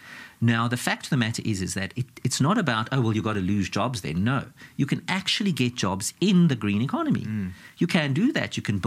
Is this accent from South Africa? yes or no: yes; South Africa; Because they know I'm from South Africa and everything and about the penguins.